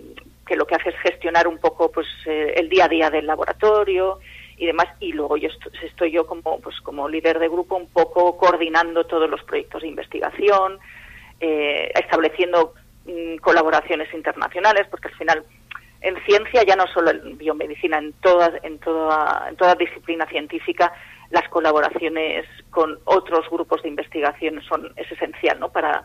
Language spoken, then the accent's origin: Spanish; Barcelona, Catalonia, Spain; moved away as an adult; now in Laredo, Spain; Sí, mira, yo soy de Barcelona, como te he comentado, pero aunque me siento laredana 100%, en Barcelona estudié bioquímica